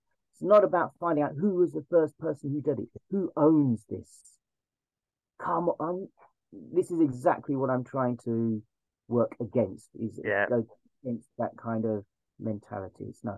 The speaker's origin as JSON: {"language": "English", "region": "London", "country": "United Kingdom", "said": "Sorry for my language, but this is, you know, I'm from East London, you know what I mean?"}